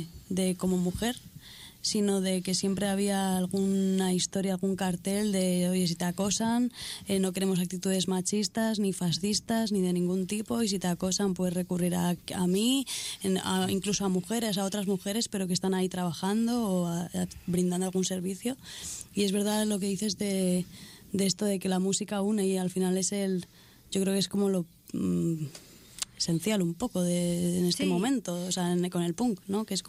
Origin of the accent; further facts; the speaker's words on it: Madrid, Community of Madrid, Spain; yo soy Astur madrileña, pero sí, me crié en Madrid, básicamente. O sea, bueno, he estado mucho tiempo en Madrid